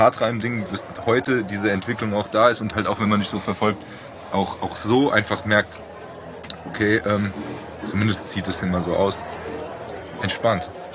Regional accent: Frankfurt, Hesse, Germany; weil wir sind in Frankfurt aufgewachsen, ne

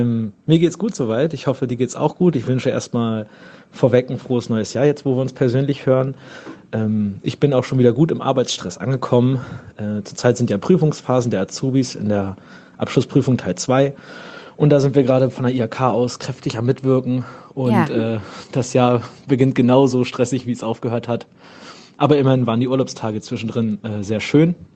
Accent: Gifhorn, Lower Saxony, Germany; ich komme aus Gifhorn und dort wohne ich an so einem kleinen Seegebiet, das nennt sich Tankumsee, sehr ländlich, sehr schön dort.

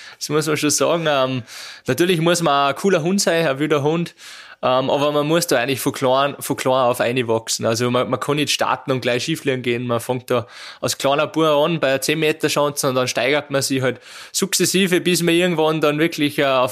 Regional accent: St. Veit, Salzburg, Austria; In meinem Heimatort in St. Veit war das Kombinieren, Skispringer kombinieren immer schon eine Tradition.

